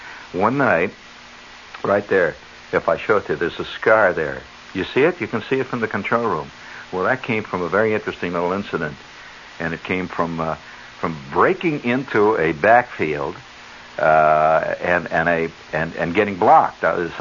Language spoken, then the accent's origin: English; New York, United States; I'm a New Yorker, you know. It's in my cab-hailing hand.